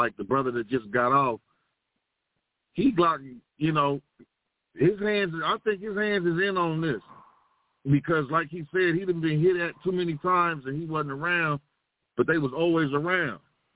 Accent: Compton, California, United States; now in Pennsylvania, United States; I'm from Compton, and I live in PA now.

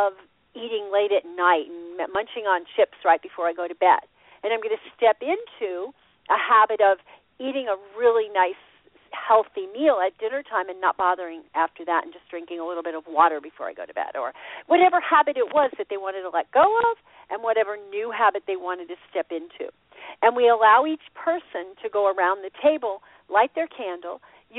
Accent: Austin, Texas, United States; And now here in my hometown in Austin, Texas, it's 5:43 in the evening

